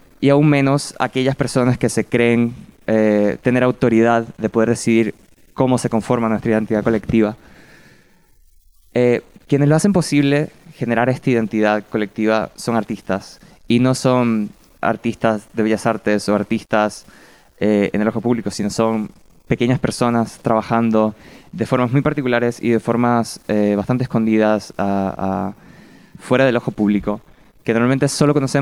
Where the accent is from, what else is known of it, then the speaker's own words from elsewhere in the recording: Venezuela; pensé un poco en pues nada, mi tierra materna y pensé, no sé, venir a cantar Pajarillo o Alma Llanera, temas típicos de Venezuela